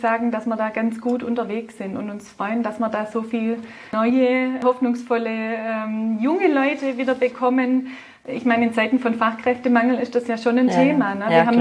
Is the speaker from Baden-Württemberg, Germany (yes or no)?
yes; Baden-Württemberg, Germany; accent: Swabian; Wir sind Schwaben, ich gehe davon aus, man hört es auch an meinem Dialekt.